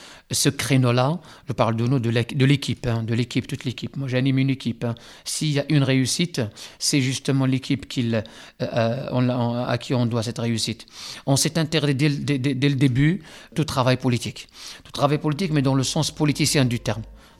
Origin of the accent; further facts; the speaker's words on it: Morocco; moved away as an adult; je suis connu ici à Lille depuis maintenant une trentaine d'années. Que je suis à l'île Sud exactement, je n'ai pas bougé de l'île Sud depuis que je suis venu du Maroc, mon pays d'origine, pour faire des études en économie, en gestion des entreprises.